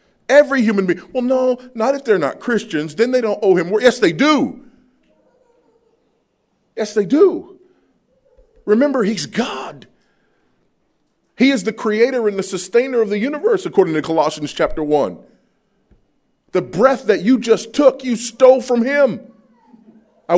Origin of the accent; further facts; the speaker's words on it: United States; But in one sense, and it's not just because I'm an American, I don't care who they are. Partly because I'm an American and we don't do the king and queen thing.